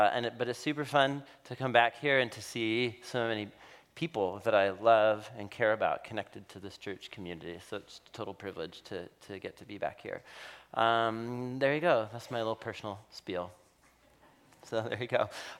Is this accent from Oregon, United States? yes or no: yes; Portland, Oregon, United States; 3 years ago, I moved back to my hometown, to Portland, Oregon, and I was supposed to move home and be close to family